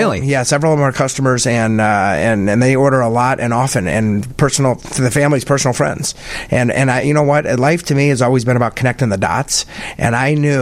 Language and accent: English; Peoria, Illinois, United States; I said, I'm from Peoria, Illinois.